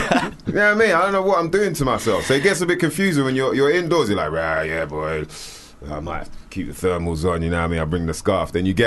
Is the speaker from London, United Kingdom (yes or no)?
yes; London, United Kingdom; I'm from West, and in our, you know, in especially Ladbroke Grove, West Kent